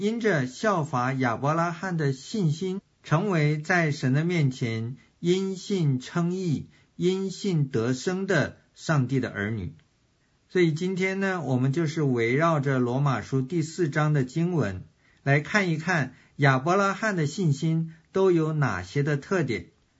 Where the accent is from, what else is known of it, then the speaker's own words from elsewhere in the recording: China; 我们中国人呢，都说我们是炎黄的子孙